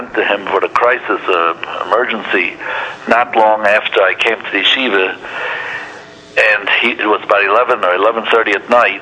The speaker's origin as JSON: {"language": "English", "town": "Frankfurt", "region": "Hesse", "country": "Germany", "moved": "yes", "lives_now": "Chicago, United States", "said": "I'm from Chicago. Originally from Frankfurt."}